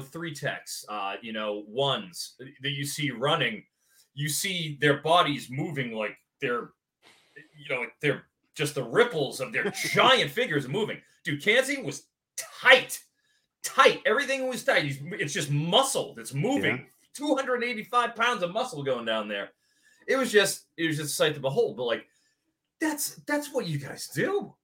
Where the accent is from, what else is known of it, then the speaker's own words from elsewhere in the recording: Boston, Massachusetts, United States; moved away; The worst in the 18 years since I emigrated from the East. I grew up in Boston.